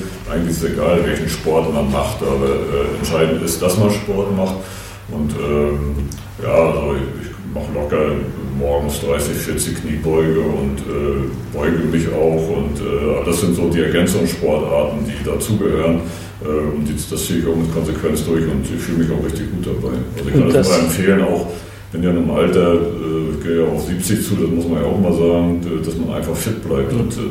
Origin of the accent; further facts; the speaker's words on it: Mecklenburg-Vorpommern, Germany; Dann komme ich aus Mecklenburg-Vorpommern, wasserreiche Gegend. Ich komme zwar aus der Krisengegend, da gibt es wieder nicht so viel Wasser